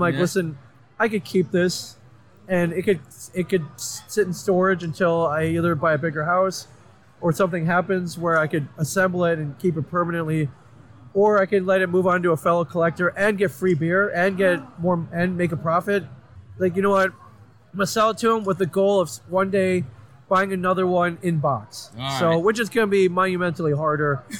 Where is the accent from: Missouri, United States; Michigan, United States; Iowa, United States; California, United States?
Michigan, United States; Ann Arbor; I am actually a Michigan native. Michigan, Ohio, but I grew up in Ann Arbor, went to school in Ann Arbor, moved away a number of years ago, but my parents still live here.